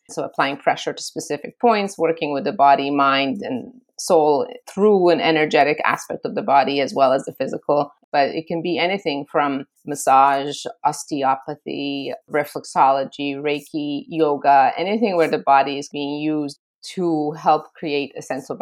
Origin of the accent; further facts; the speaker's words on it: Croatia; English is a second language; I'm Serbian, born and raised in Croatia, and this is my experience as a Serbian person born in Croatia